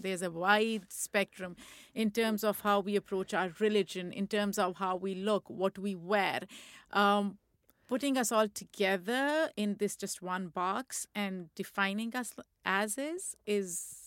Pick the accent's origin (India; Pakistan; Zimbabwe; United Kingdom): Pakistan; now in United States; I grew up in Pakistan